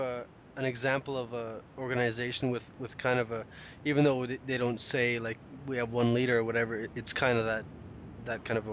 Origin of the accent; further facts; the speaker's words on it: Canada; for me, I grew up on a reserve